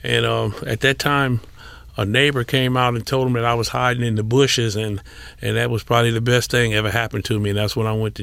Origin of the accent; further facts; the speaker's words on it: Watts, California, United States; I grew up in Watts. Came from a great home.